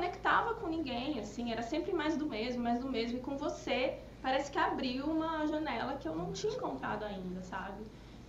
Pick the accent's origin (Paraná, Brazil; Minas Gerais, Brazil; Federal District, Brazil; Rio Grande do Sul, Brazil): Federal District, Brazil; Brasília; born there; Eu era uma pessoa que nasci em Brasília, numa realidade onde a maioria são servidores públicos, meus pais, os amigos